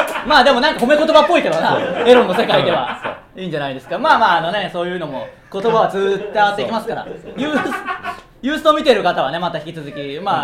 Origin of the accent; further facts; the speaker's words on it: Tsuyama, Okayama, Japan; 僕らと同じ津山市にも住んでたことがあって